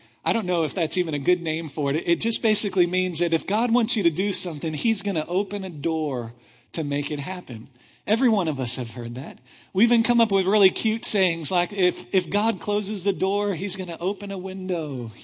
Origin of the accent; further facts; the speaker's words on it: Texas, United States; Now, since we're from Texas, and some of you have read the King James Version